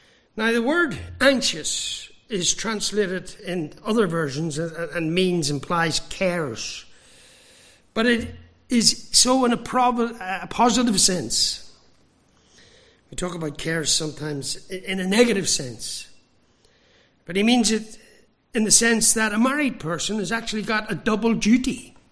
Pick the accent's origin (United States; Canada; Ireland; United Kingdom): Ireland; I'm Irish. I'm allowed to make statements like that.